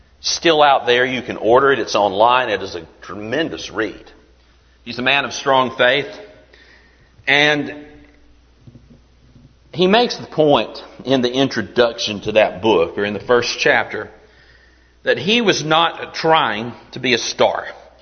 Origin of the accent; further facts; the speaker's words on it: Coleman, United States; I grew up here in Coleman and spent time after graduating Auburn up there